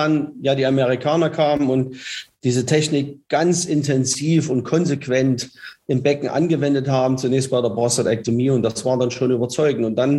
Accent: East Germany, Germany; ich bin in der DDR groß geworden

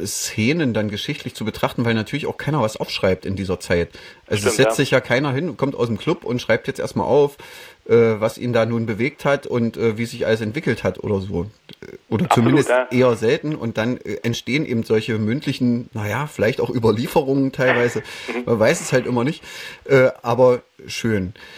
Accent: East Germany, Germany; Also ich komme ja nun auch aus dem Osten und habe das ja auch alles so miterlebt

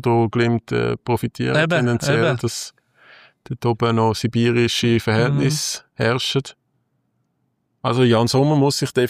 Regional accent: Zurich, Switzerland; Ich kenne mich nicht aus mit Fasnacht. Ich bin Zürcher.

